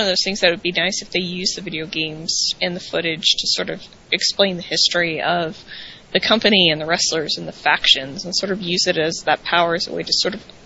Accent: Atlanta, Georgia, United States; Even though I'm from Atlanta, I'm not a huge WCW person.

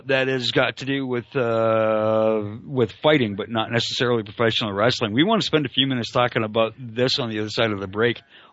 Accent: Canada; I happen to know for a fact I'm Canadian

